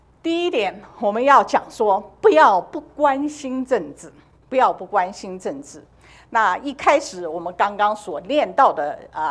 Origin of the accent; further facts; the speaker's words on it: China; 就像我们中国人说，县官不如县管，对不对？